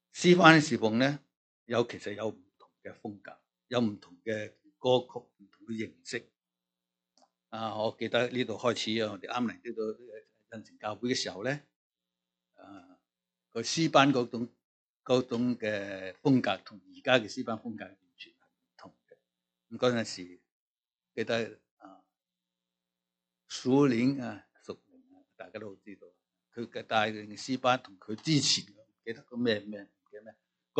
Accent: China; 其实当时我哋从大陆嚟嘅好多啲学生啊、学者啊

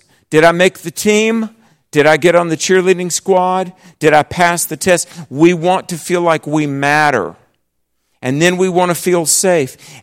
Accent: the South, United States; and I'm a Christian, and I'm from the South.

